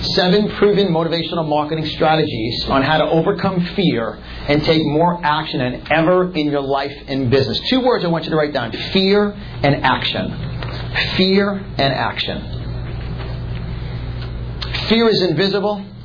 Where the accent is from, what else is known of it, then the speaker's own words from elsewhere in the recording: Yonkers, New York, United States; born there; accent: New York; I was born in Westchester County, Yonkers, New York, so you guys will hear this New York accent.